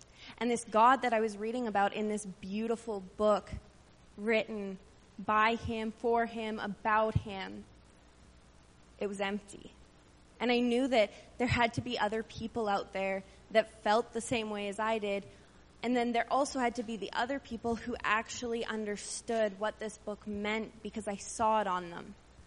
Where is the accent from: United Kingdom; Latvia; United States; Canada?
Canada; Stettler, Alberta; I am 22 years old. I grew up in Stettler